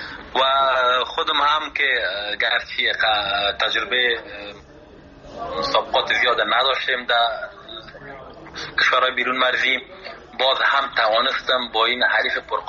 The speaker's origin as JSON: {"language": "Persian", "country": "Afghanistan", "said": "من به خودم به حیث یک جوان افغان که از افغانستان آمدم"}